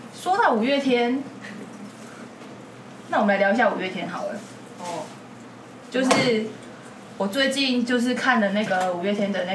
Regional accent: Hong Kong; 我香港人，我怎么不知道？

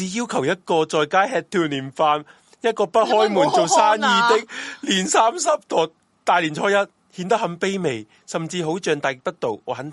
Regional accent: Malaysia; 不是，我都是大马人，所以明白个情况。

